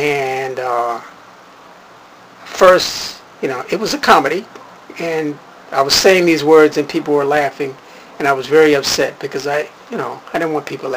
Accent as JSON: {"language": "English", "town": "Chicago", "region": "Illinois", "country": "United States", "tie": "born or raised there", "said": "I'm born and raised in Chicago."}